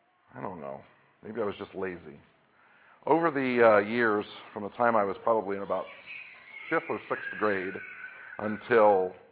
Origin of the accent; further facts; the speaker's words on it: Iowa, United States; now in Michigan, United States; This is a farm or agricultural area here in Michigan, and I come from Iowa, where we do a lot of farm and agricultural things too.